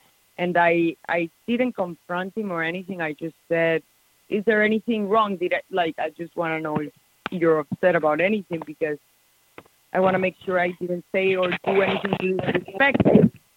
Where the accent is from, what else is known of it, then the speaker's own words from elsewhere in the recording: Colombia; and I'm from Colombia.